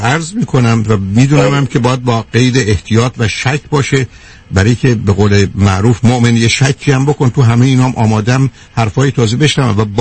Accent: Iran; moved away as an adult; بسیاری از ما تو زندگیمون وقتی که 20 سالمون بود 18 سالمون بود از ایران اومدیم بیرون، وقتی اومدیم بیرون اومدیم 5 سال 7 سال امریکا بودیم، برگشتیم ایران

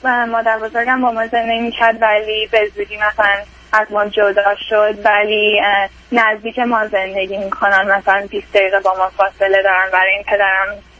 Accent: Iran; now in United States; ما از ایران اومدیم به آمریکا

